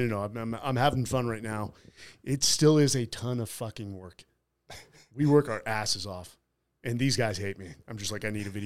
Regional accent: San Francisco, California, United States; And I'm from San Francisco.

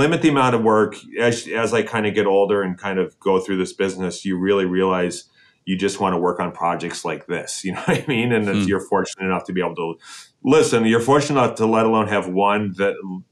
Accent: Detroit, Michigan, United States; I'm from Detroit.

